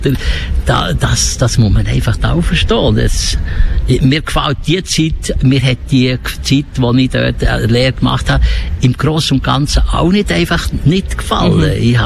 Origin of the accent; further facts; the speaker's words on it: Italy; now in Switzerland; Ich bin eigentlich ein Italiener.